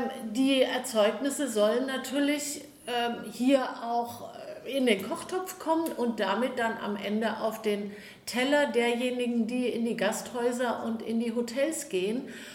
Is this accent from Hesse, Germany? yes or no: yes; Herborn, Hesse, Germany; also born or lived in Frankfurt / Friedrichsdorf / Maintal; ich komme aus Herborn, bin da aufgewachsen und lebe dort wieder, muss ich sagen. Nach meinen Stationen Frankfurt, Friedrichsdorf und Maintal.